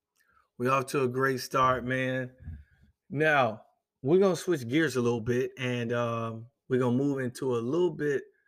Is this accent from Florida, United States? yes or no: yes; Jacksonville, Florida, United States; So, growing up in Jacksonville, Florida, man, my dad was a preacher.